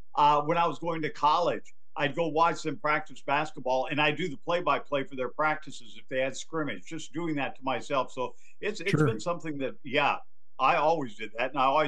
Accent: Dickinson, North Dakota, United States; born there; Well, first of all, I was born in North Dakota, if you can believe that. Dickinson, okay. North Dakota.

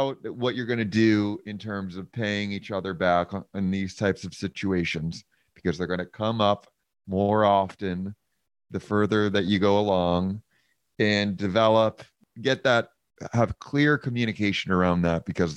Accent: England, United Kingdom; I grew up in England.

